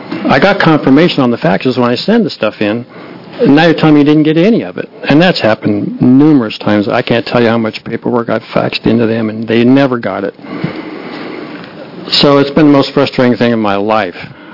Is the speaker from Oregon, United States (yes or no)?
yes; Bend, Oregon, United States; I'm from Bend, Oregon, at least for another 3 weeks.